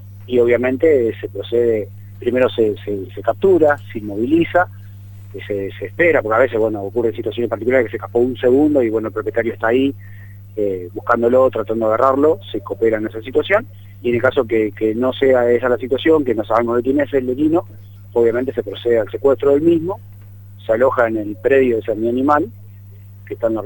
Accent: Concordia, Entre Ríos, Argentina; born there; now in Casilda, Argentina; Yo no soy casildense de origen, ¿no? Y cuando voy de vacaciones a mi ciudad natal, me encuentro con la misma situación a diario.

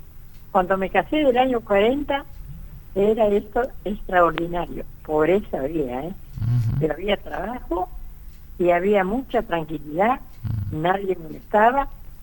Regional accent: Casilda, Santa Fe, Argentina; born there; Yo nací en Casilda, el departamento de Funchal, de Mochaga afuera.

